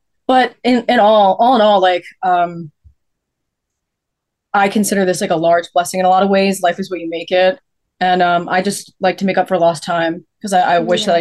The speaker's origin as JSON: {"language": "English", "region": "New Jersey", "country": "United States", "said": "We're in New Jersey. We're all from New Jersey here, but we did not grow up together."}